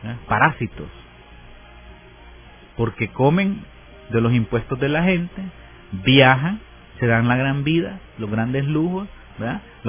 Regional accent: El Salvador; Y yo creo que como salvadoreños, ¿verdad?, tenemos que hacer algo.

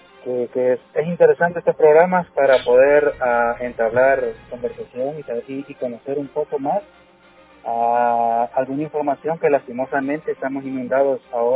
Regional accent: Soyapango, San Salvador, El Salvador; y soy de Soyapango

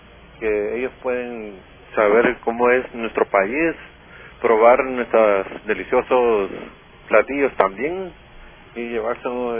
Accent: El Salvador; nosotros nos sentimos como salvadoreños orgullosos de nuestra patria.

